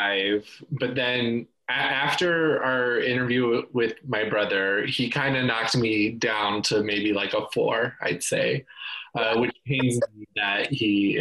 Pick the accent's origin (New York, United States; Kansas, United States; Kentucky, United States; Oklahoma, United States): Kansas, United States; And I'm originally from Kansas, which is like the opposite of West Virginia because it's very flat.